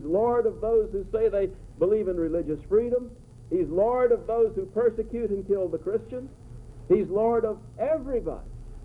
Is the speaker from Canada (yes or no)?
no; United States; Now that's difficult for me as an American to understand